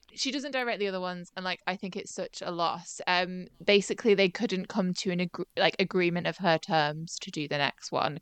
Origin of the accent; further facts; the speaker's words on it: United Kingdom; because we don't play baseball because we're British